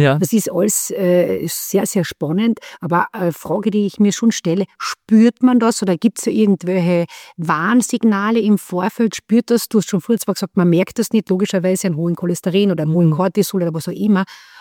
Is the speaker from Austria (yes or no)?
yes; Carinthia, Austria; ich bin eine Kärntnerin